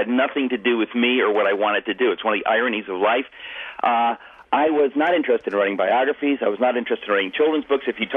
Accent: New York, United States; accent: New York; they allowed me to goof around and use my New York accent.

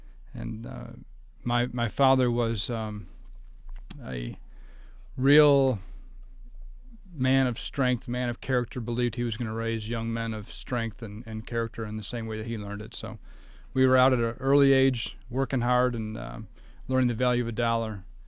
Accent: Southfield, Michigan, United States; We grew up in Southfield, as you mentioned.

